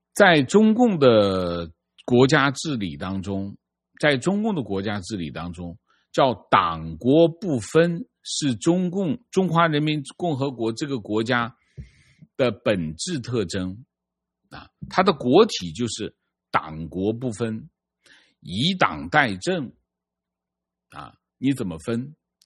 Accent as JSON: {"language": "Chinese", "country": "China", "said": "我也是中国人，我真心热爱这片土地，"}